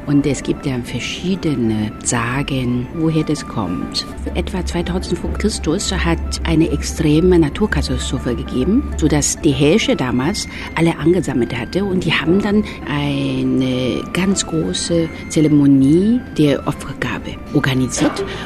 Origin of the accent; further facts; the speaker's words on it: China; German is a second language; now in Berlin, Germany; Ich bin ja in China aufgewachsen, lebe aber schon seit 27 Jahren her.